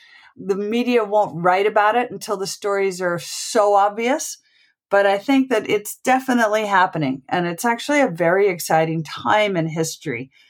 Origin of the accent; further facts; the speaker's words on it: United States; now in United Kingdom; I'm an American living in Britain.